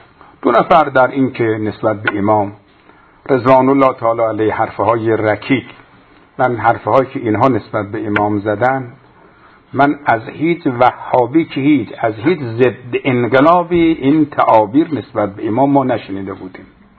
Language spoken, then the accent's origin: Persian; Afghanistan; ما خجالت میکشیم بگیم ما افغانی هستیم، یعنی همشهری الله یاری هستیم.